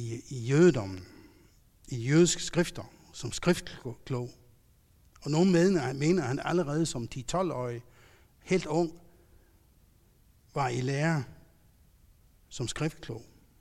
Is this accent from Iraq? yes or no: no; Faroe Islands; Og nu kommer jeg selv fra Færøerne